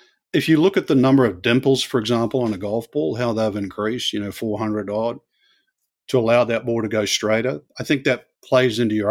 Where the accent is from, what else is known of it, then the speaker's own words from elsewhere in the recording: New Zealand; where I grew up in New Zealand